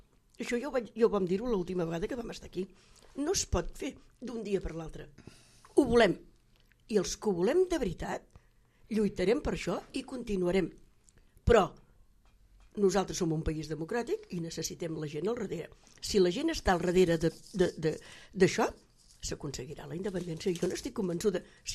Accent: Palamós, Catalonia, Spain; El meu poble és la Cala, però jo vinc de Palamós.

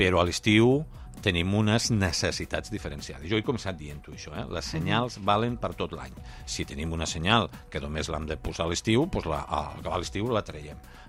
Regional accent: L'Ametlla de Mar, Catalonia, Spain; és vàlida tant pels que som de la Cala, com pels que viuen a Montroig

